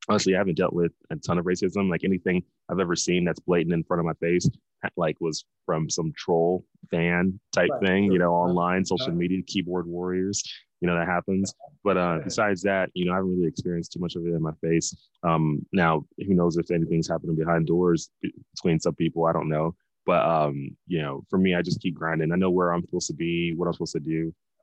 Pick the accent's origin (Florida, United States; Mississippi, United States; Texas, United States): Texas, United States; Dallas; I'm originally from Dallas, Texas. Grew up there my whole life. Both of my parents immigrated from Nigeria to the U.S. Back in the 80s before deciding to settle in Dallas